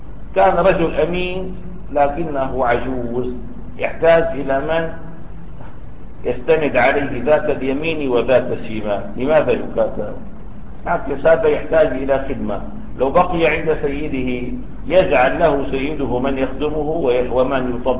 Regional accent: Damascus, Damascus Governorate, Syria; ونظرنا إلى طلوع القمر في بلدنا دمشق مثلا

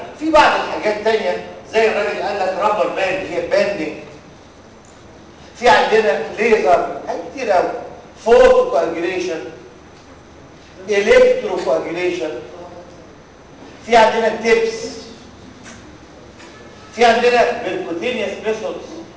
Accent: Cairo Governorate, Egypt; والشقه اللي انا ساكن فيها في مدينه نصر

